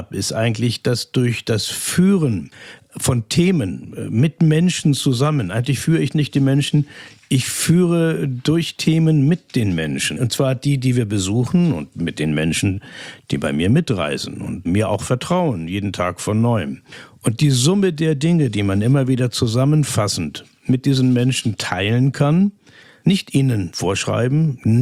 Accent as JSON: {"language": "German", "town": "Kiel", "region": "Schleswig-Holstein", "country": "Germany", "tie": "born there", "said": "Ich komme ursprünglich aus Kiel. Ich bin in Kiel, in Schleswig-Holstein geboren. Meine Eltern waren allerdings, meine Mutter aus Schleswig-Holstein, aber mein Vater war aus Siebenbürgen."}